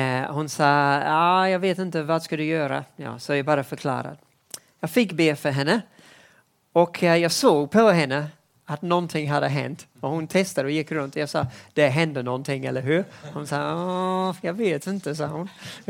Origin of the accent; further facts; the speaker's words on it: New Zealand; Swedish is a second language; now in Sweden; mitt hemland, Nya Zeeland